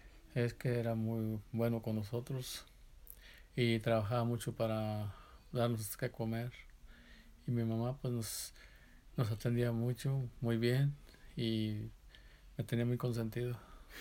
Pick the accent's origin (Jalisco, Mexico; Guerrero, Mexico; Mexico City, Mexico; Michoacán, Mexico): Michoacán, Mexico; Pátzcuaro; born there; Nací en Pátzcuaro, Michoacán, el 8 de mayo del 58.